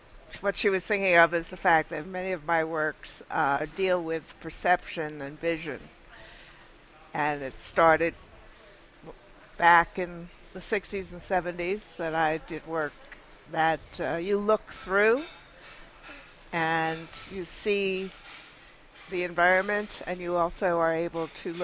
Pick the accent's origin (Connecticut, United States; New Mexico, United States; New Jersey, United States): New Jersey, United States; also born or lived in Massachusetts; Actually, I'm from New Jersey.